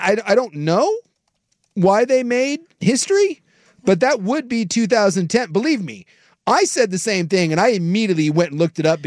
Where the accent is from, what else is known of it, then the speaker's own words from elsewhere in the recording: Anchorage, Alaska, United States; also born or lived in Vancouver, Washington; I'm sorry, like, I'm from Anchorage, Alaska via Vancouver, Washington.